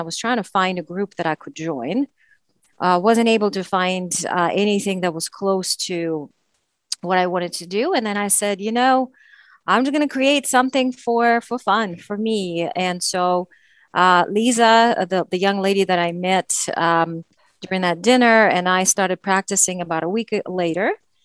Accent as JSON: {"language": "English", "region": "Saint Petersburg", "country": "Russia", "second_language": "English", "said": "we were actually both folk dancers from Russia. She was from Chelyabinsk and I'm from St. Petersburg."}